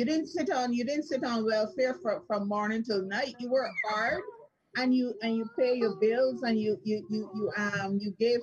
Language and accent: English; Quebec, Canada; I'm just a Quebecer as the mayor. I'm just a Quebecer as Legault. Whatever he gets, I'm supposed to get. I'm a Canadian citizen.